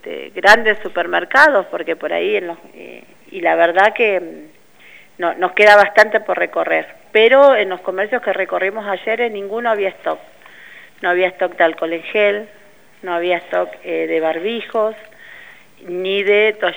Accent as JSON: {"language": "Spanish", "town": "Zapala", "region": "Neuquén", "country": "Argentina", "said": "porque somos acá de Zapala"}